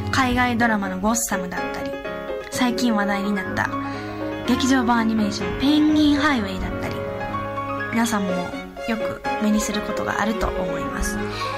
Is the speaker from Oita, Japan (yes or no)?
no; Kobe, Hyogo, Japan; 私の地元の神戸にあります